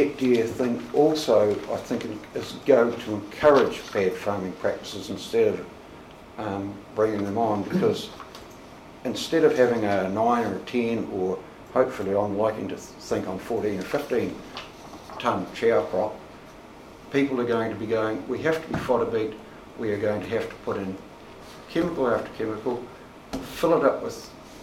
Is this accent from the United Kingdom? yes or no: yes; Scotland, United Kingdom; we might be Irish, but I'm pretty Scottish